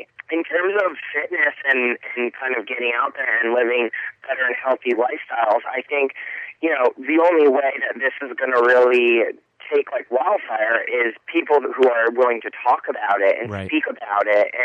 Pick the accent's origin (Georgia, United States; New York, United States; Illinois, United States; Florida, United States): Florida, United States; Naples; this was the first opportunity that I was able to sit in what was closest to my hometown in Naples, Florida